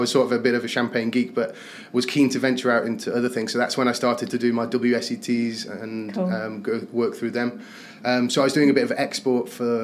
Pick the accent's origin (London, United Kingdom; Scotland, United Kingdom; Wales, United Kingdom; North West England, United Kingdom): North West England, United Kingdom; born there; I'm not French, but by my accent. But yeah, I was born in the northwest of England, South Cheshire.